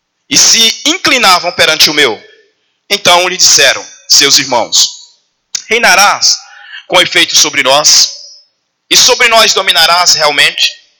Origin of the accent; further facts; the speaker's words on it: Piauí, Brazil; moved away; Eu, quando saí do Piauí, nós pegamos, viemos de carro até Brasília. E de Brasília pegamos o voo até São Paulo.